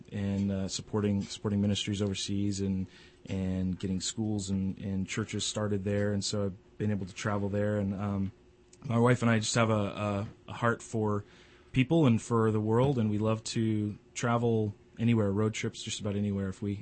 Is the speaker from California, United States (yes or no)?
yes; California, United States; I'm born and raised in the North State. Actually, live in Cottonwood and Reading, so I'm a local boy